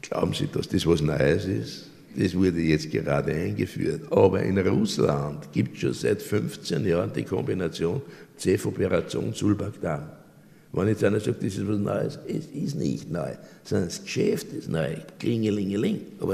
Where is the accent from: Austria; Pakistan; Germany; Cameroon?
Austria; Nicht wir als Österreicher